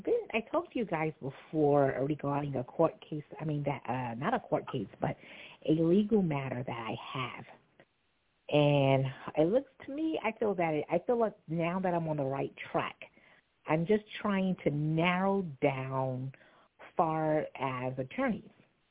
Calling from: Bethpage, New York, United States; I'm calling from Bethpage, Long Island.

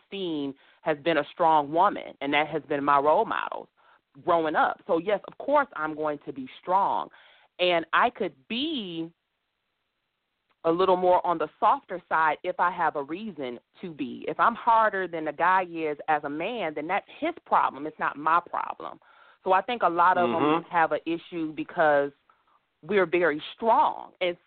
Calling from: Michigan, United States; I'm calling from Michigan.

